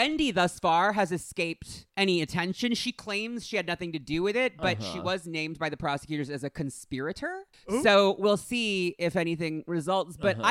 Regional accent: Westchester, New York, United States; I grew up in Westchester, as someone who comes from this kind of environment.

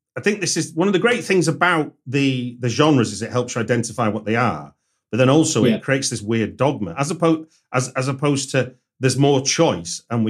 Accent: Manchester, North West England, United Kingdom; moved away; I'm from Manchester, but I haven't lived there for 20-odd years.

